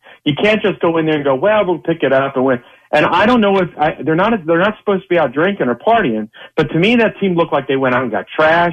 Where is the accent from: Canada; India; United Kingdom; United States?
United States; Philadelphia, Pennsylvania; I'm like, I'm from Philadelphia. I can't get it out of my blood.